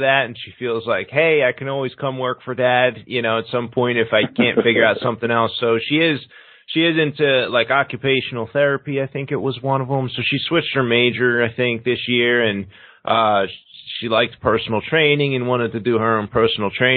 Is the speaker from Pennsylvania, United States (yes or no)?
yes; Philadelphia, Pennsylvania, United States; moved away as an adult; now in Chicago, United States; That's why I moved out to Chicago. So I'm from Philadelphia, and 2005 or six is when my daughter moved here with her mom.